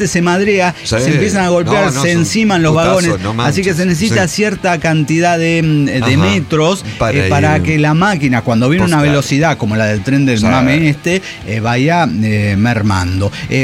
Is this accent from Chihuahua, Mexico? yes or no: no; San Andrés Ixtán, Jalisco, Mexico; de San Andrés Ixtán, Jalisco.